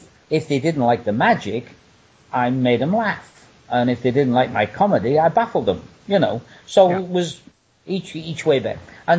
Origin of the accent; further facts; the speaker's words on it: England, United Kingdom; I'm a magician, international sex symbol, bodybuilder, and I'm from England.